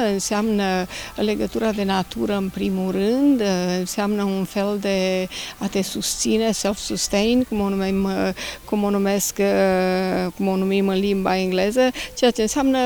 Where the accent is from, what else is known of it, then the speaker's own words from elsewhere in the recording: Băița, Hunedoara County, Romania; Sunt din Munții Apuseni, la partea sudică, de fapt din Munții Metalifer